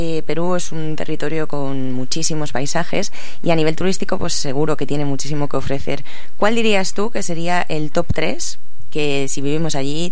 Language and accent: Spanish; Spain; yo diría, como españoles, ¿no?, cuando pensamos en mudarnos